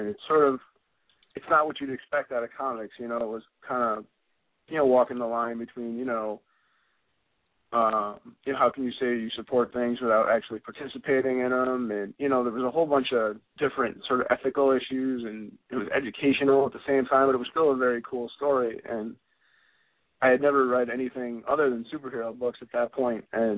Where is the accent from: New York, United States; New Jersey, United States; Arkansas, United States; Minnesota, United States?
New York, United States; Syracuse; because I was from Syracuse, and he was from Syracuse, and I thought that was pretty cool as a kid.